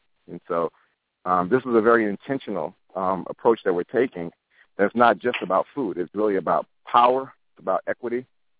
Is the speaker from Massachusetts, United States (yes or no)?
yes; Boston, Massachusetts, United States; So my hometown is Boston. I just spent a good amount of time there this past month